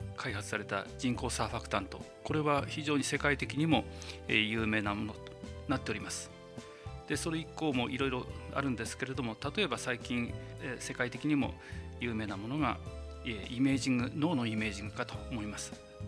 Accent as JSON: {"language": "Japanese", "region": "Iwate", "country": "Japan", "tie": "born or raised there", "said": "私はもともと岩手県生まれの岩手育ちということで、やはり医療人になろうと思って"}